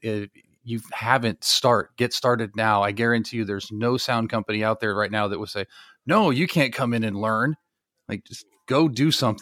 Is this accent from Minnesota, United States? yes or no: no; Ohio, United States; Growing up in Ohio, it was a little much to take it.